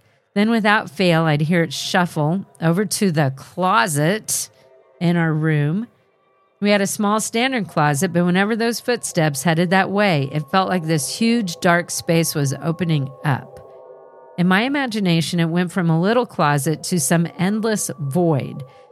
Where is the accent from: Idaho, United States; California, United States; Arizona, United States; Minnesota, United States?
California, United States; I grew up in Southern California in an apartment complex where my mom was the manager.